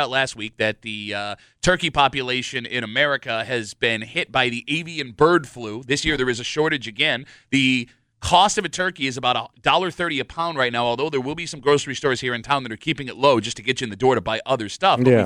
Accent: United States; I don't care what turkey costs. I'm paying for the turkey. I'm an American, damn it.

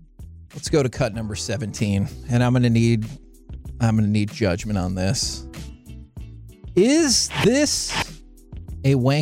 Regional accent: Garland, Texas, United States; I grew up in the Garland area.

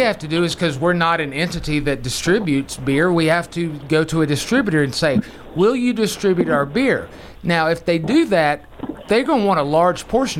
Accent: the South, United States; as a kid growing up in the South, always heard the late night jokes and the stuff on SNL about Southerners

